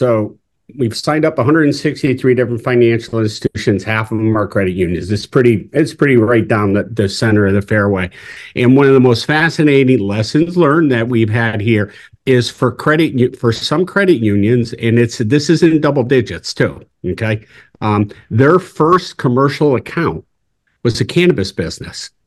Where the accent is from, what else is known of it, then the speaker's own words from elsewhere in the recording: Massachusetts, United States; accent: Massachusetts; I always butcher that name. It's my Massachusetts accent struggles.